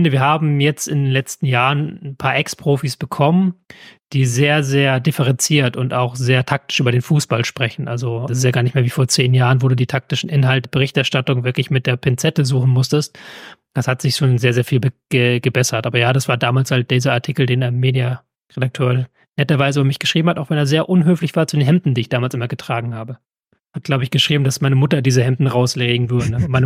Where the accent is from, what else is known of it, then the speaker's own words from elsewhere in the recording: Hamburg, Germany; Aber ich komme hier aus dem Osten von Hamburg.